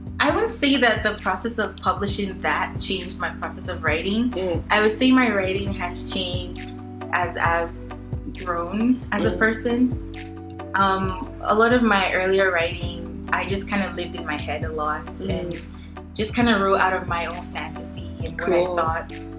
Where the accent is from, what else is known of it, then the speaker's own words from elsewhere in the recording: Nigeria; I grew up in Nigeria, and we weren't the wealthiest back then.